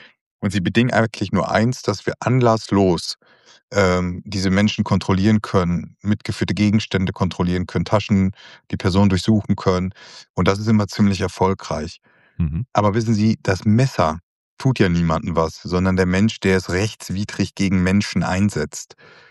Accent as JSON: {"language": "German", "town": "Rheine", "region": "North Rhine-Westphalia", "country": "Germany", "tie": "born or raised there", "said": "meine alte Heimatstadt in Rheine."}